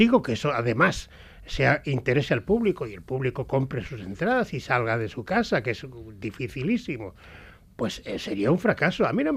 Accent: San Sebastián, Basque Country, Spain; yo a mí en San Sebastián no me dan ninguno, pero fuera de mi tierra, de mi pueblo, pues no me puedo quejar en absoluto

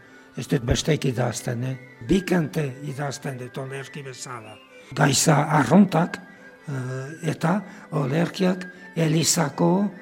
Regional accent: Sainte-Engrâce, Nouvelle-Aquitaine, France; Santa Grazileena, ene herria.

